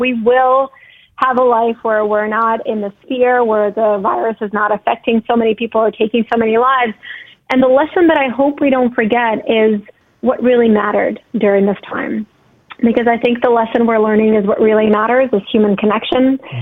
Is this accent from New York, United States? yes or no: yes; New York, United States; Like to me, like I'm a New Yorker, like I don't have a green thumb on my body